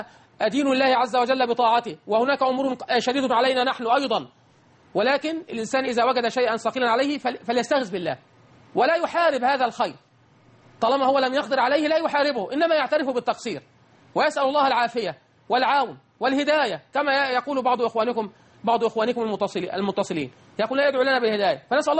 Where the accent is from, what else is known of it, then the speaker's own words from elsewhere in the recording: Suez, Suez Governorate, Egypt; انا اذكر وانا طفل صغير في الستينيات رايت امي رحمها الله تعالى ونساء بلدنا في السويس يغطين وجوههن اذا خرجنا